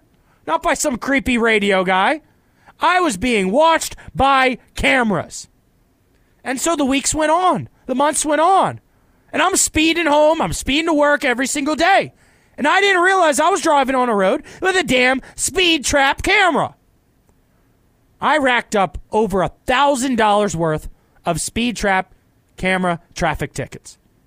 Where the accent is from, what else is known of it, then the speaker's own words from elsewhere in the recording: Virginia, United States; now in Richmond, United States; I miss all the friends that I had from growing up in Northern Virginia to the D.C. area, to the Arlington nightlife.